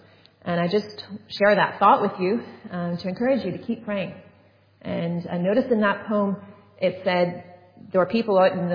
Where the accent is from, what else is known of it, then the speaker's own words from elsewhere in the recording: Northern Ireland, United Kingdom; because I'm from Northern Ireland